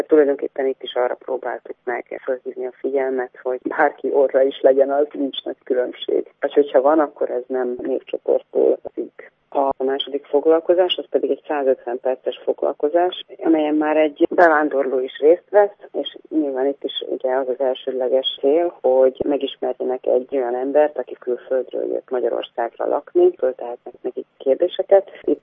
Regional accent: Vojvodina, Serbia; moved away; Mi Vajdaságból jöttünk át, vajdasági magyarok vagyunk

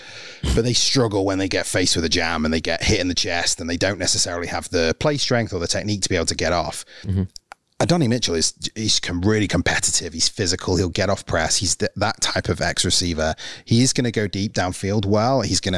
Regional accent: Manchester, North West England, United Kingdom; now in Nottingham, United Kingdom; Yeah, I'm from I'm originally from Manchester. I live in Nottingham at the moment.

